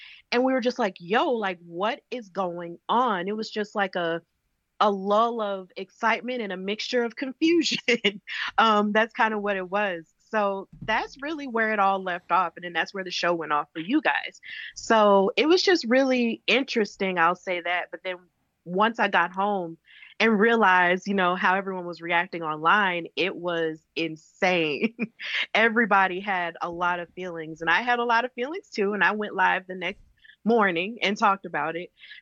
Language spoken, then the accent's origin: English; Birmingham, Alabama, United States; in my hometown of Birmingham, Alabama, shout out to us